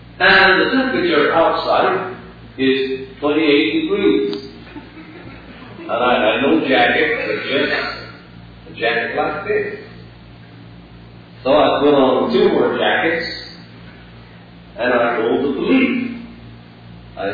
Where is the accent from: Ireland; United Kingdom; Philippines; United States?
Philippines; I'm from the Philippines, and our temperature there ranges from 70 to 95.